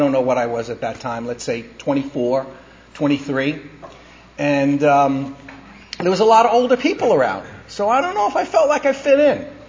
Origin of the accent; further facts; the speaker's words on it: New York, United States; And even at this young age, I'm a New Yorker, so I automatically assumed he was mugged.